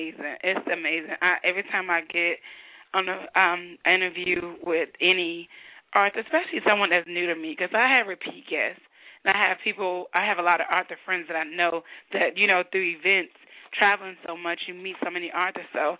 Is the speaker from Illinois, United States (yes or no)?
yes; Chicago, Illinois, United States; That's where I'm from, baby. That's my hometown. Southside, born and raised.